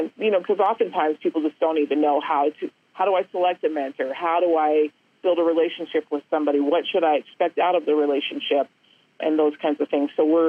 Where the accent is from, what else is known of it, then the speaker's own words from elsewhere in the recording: Colorado, United States; I have two examples in my home state here of Colorado